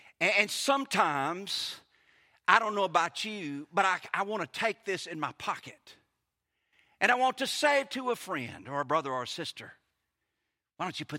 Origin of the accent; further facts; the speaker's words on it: Clinton, Mississippi, United States; in Clinton, Mississippi. And so invariably, especially when they'd hear me talk, they would say, "Where are you from?" And I would say, "I'm from Clinton, Mississippi."